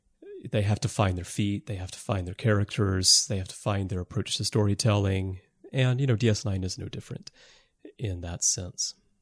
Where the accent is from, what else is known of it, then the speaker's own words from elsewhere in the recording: Birmingham, Alabama, United States; I was in university in Tuscaloosa at the time, but my hometown was Birmingham.